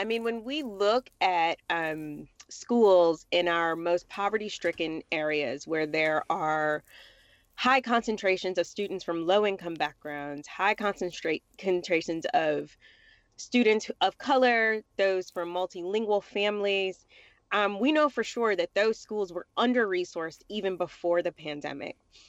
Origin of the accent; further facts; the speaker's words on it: Detroit, Michigan, United States; I myself, I grew up in Detroit. I am a product of poverty